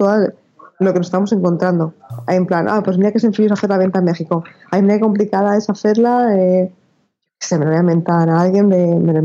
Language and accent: Spanish; Spain; yo soy española